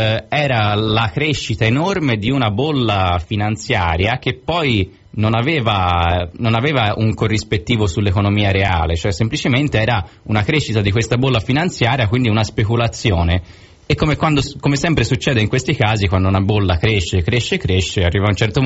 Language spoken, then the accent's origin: Italian; Florence, Tuscany, Italy; Ora io sono di Firenze, insomma, ho detto, non sono poi così diversi.